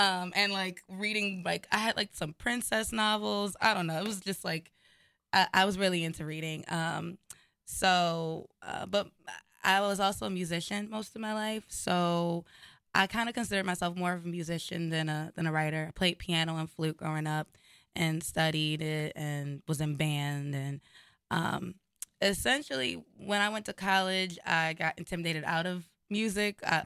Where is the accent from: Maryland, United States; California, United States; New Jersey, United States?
Maryland, United States; Baltimore; now in New York, United States; I grew up in Baltimore.